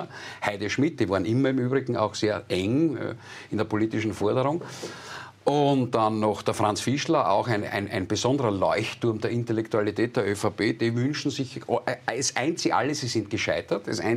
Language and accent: German; Styria, Austria; Ich meine, bei uns in der Steiermark wahrscheinlich 30